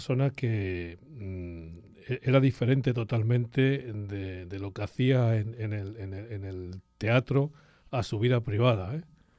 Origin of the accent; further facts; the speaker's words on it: Madrid, Community of Madrid, Spain; now in Miami, United States; Yo soy de Madrid, originalmente de Madrid.